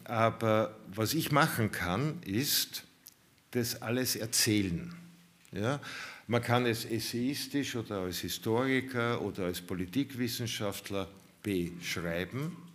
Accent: Austria; Ich sehe als Österreicher überhaupt nicht

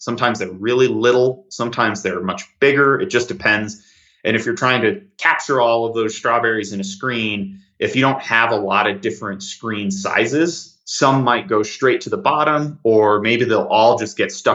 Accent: United States; I don't know exactly that conversion in Celsius because I'm an American.

